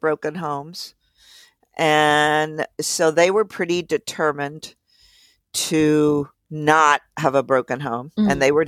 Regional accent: Philadelphia, Pennsylvania, United States; because I grew up in Philly, I perceived being out there in the suburbs kind of nowhere.

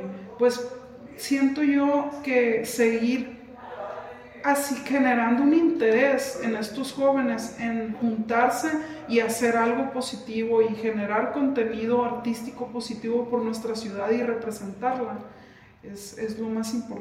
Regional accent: Sinaloa, Mexico; También porque somos de Sinaloa

